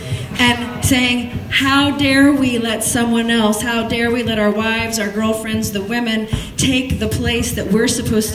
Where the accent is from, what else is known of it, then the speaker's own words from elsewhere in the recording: Massachusetts, United States; That's why I'm here from Massachusetts, because you guys are smashing it up.